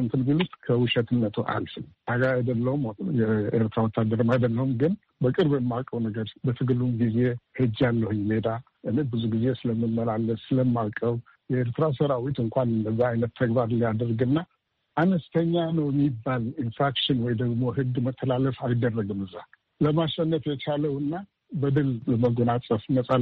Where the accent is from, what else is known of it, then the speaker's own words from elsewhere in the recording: Eritrea; moved away as an adult; also born or lived in Ethiopia; now in United States; ትውልድ ሀገሬ ኤርትራ። ያደግኩበት ኤርትራ በኮሌጅ ደረጃና ከዛ በኋላ ስራ ኢትዮጵያ ለረጅም ዓመታት ቆይቻለሁ። ከዛ በኋላ ወደ አሜሪካን ሀገር መጥቼ እዚህ በአስተማሪነት ዩኒቨርሲቲ ስራ ነበር።